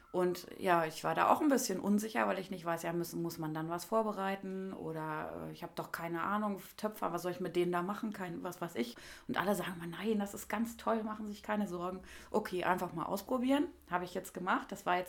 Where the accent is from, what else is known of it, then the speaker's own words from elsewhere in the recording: Hildesheim, Lower Saxony, Germany; Also ich komme aus Hildesheim und ich liebe Hildesheim sehr.